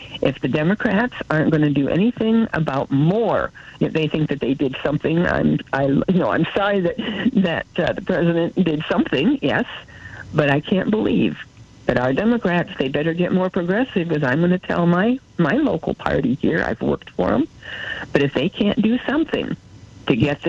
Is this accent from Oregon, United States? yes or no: no; Indiana, United States; I'm from Indiana, and all of our schools, but most of the ones up here in northern Indiana, all the schools started school with about 30 or 40 positions.